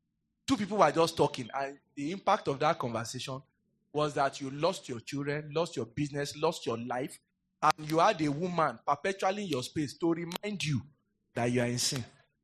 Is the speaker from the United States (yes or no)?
no; Benue, Nigeria; Yeah, say, you will know that I'm from Idoma. You will know. I will tell you. See, Idoma people, eh?